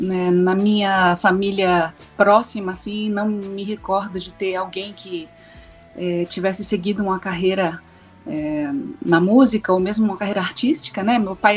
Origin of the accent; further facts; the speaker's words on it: Amapá, Brazil; born there; also born or lived in Bahia; now in Belo Horizonte, Brazil; Mas eu nasci no Amapá por conta do trabalho dos meus pais, né? E passei um tempo bom também na Bahia, antes de fixar residência em Belo Horizonte, tendo morado ainda em outra cidade aqui perto, né? Nova Lima.